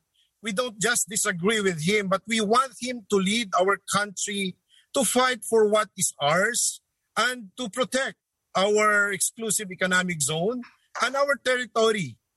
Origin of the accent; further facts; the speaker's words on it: Central Luzon, Philippines; I'm from Zambales, and my fellow Zambalino fisher folks are affected by what's happening in Panatag Shoal.